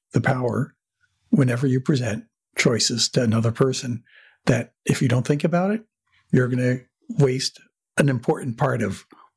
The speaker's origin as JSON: {"language": "English", "region": "New Jersey", "country": "United States", "tie": "born or raised there", "said": "And growing up in New Jersey and not seeing much of the world, this really opened up my eyes."}